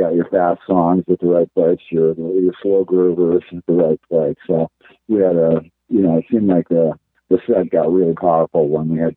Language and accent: English; Ohio, United States; like to go to my hometown in Ohio again and play Cleveland.